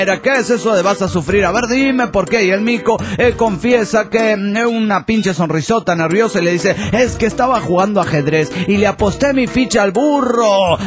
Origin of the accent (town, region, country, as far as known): Mexico City, Mexico